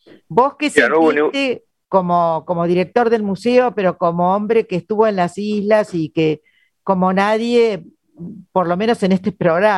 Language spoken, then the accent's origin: Spanish; Argentina; el tema de la soberanía es absolutamente esencial a nuestra identidad, como argentinos